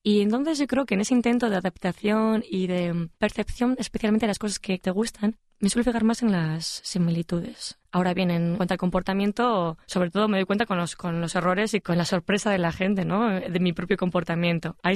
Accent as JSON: {"language": "Spanish", "town": "Bilbao", "region": "Basque Country", "country": "Spain", "tie": "born or raised there", "said": "Estos conocimientos me vienen en primer lugar de Bilbao, mi ciudad natal."}